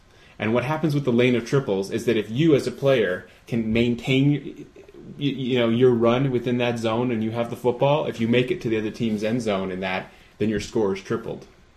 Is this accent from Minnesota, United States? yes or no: no; Fieldbrook, California, United States; Well, I was a rural boy. I grew up in Fieldbrook, California, which is sort of a non-existent, non-city community, if you will